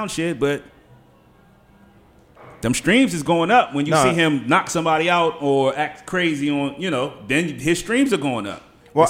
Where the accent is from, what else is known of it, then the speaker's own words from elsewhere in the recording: Washington, District of Columbia, United States; If somebody from the street was asking me where I was from, I'm going to say I'm from 17th Street.